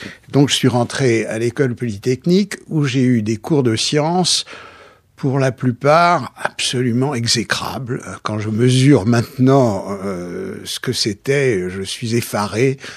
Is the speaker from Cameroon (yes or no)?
no; Paris, Île-de-France, France; Après ça, j'ai grandi à Paris, sans histoire